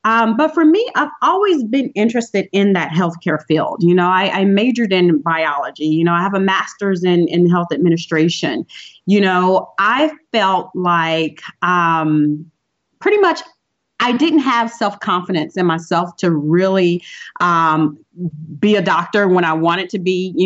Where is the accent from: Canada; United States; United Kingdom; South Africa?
United States; the South; I grew up in the South. I grew up in the South where we eat rich foods, you know, rich foods that taste good.